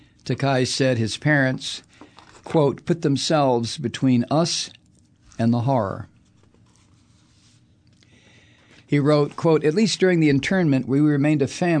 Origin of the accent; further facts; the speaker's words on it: Mexico; The greatest gift my own father gave me was the privilege of growing up in Mexico.